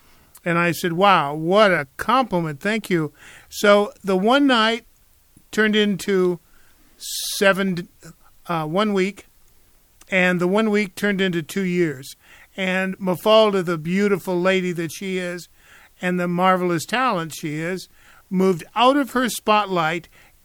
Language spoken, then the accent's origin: English; Cedar Rapids, Iowa, United States; moved away; also born or lived in Los Angeles; I'm from Cedar Rapids, Iowa, and I moved.